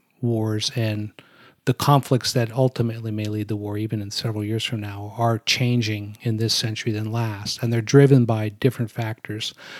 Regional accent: United States; put Ukraine, frankly, in a horrible situation is really troubling for me as an American.

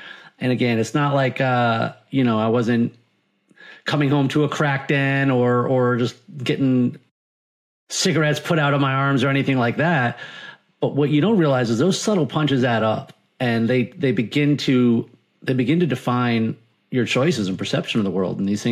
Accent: Massachusetts, United States; now in Florida, United States; I am, and it's important I say this because I live in Florida, but I am originally from Massachusetts.

